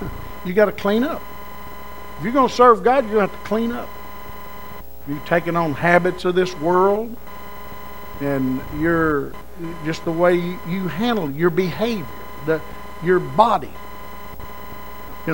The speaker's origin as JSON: {"language": "English", "region": "Oklahoma", "country": "United States", "tie": "born or raised there", "said": "That's just how I was raised in Oklahoma."}